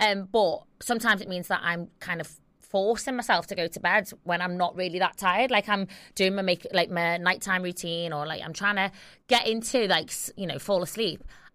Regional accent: Liverpool, North West England, United Kingdom; I'm from Liverpool, so us Northerners stick together.

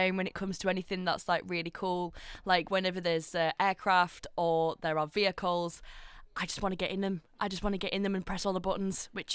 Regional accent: Sheffield, Yorkshire and the Humber, United Kingdom; I'm from Sheffield, Chris.

